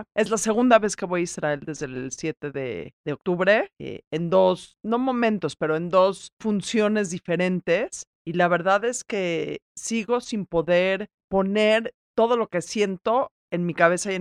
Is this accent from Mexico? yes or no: yes; Mexico; yo vivo en México, soy mexicana, me voy a quedar a vivir en México